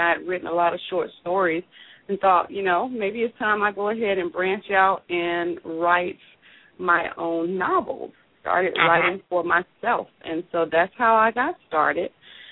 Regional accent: Atlanta, Georgia, United States; Well, I am an author from Atlanta, Georgia, born and raised. You don't find many of us ATLNs still in the Atlanta area, but from the Atlanta area.

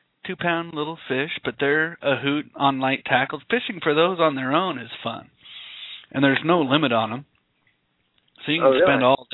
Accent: Seattle, Washington, United States; now in Portland, United States; Here in Portland, we're surrounded by rivers. You know, like I said, I grew up in Seattle where you're surrounded by lakes.

